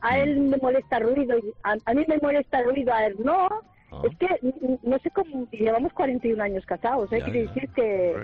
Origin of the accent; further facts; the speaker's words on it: France; now in Girona, Spain; yo soy francesa, de orígenes españoles, pero soy francesa